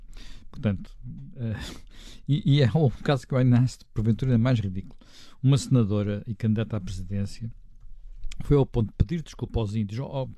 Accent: Portugal; sou caucasiano, isso não tenho dúvidas. Portanto, sou suspeito de racismo, até prova em contrário. Portanto, como nasci em Portugal, sou português.

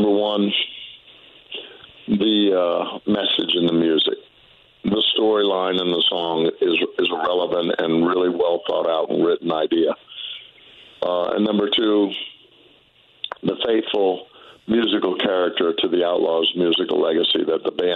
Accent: Kingston, New York, United States; born there; I was born down the Hudson River in Kingston.

